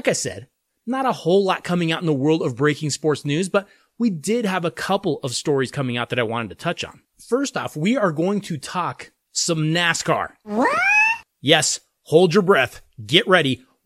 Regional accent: Denver, Colorado, United States; being that it's taking place here in my hometown, because we had an incident here with my hometown Denver Broncos.

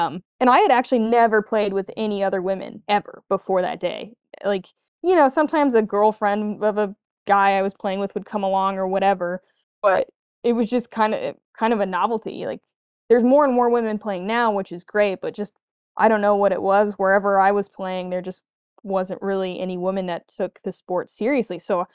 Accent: Missoula, Montana, United States; The first tournament I played was Zootown Open, which is in my hometown, Missoula.

